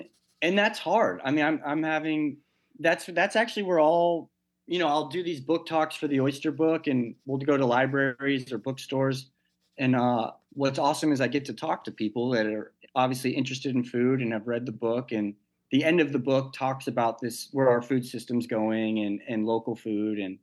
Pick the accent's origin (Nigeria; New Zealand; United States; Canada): United States; Texas; And I grew up in Texas, so I'm a big like space junkie.